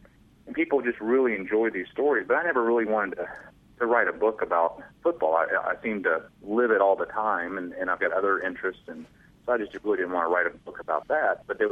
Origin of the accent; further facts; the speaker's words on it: Atlanta, Georgia, United States; I grew up just outside of Atlanta, Georgia, and kind of in the Bible Belt. I come from a Christian family.